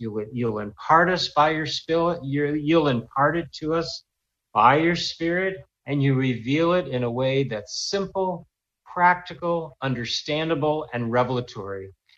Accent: Israel; she just lit up when I told her I was from Israel.

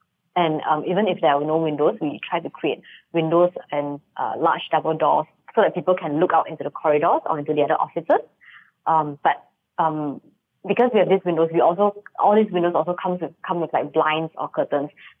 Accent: George Town, Penang, Malaysia; Okay, so I grew up in Penang, in Georgetown, actually. And my grandparents took care of me when I was young.

